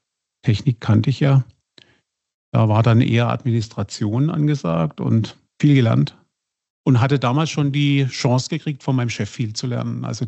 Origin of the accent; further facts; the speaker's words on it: Oppenau, Baden-Württemberg, Germany; Und seit 2016 bin ich nun wieder zurück in meiner alten Heimat im Badischen, in Oppenau